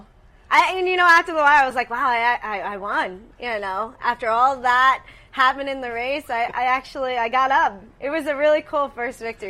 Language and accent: English; Saratoga Springs, New York, United States; knowing that I won at Saratoga, my hometown, as well.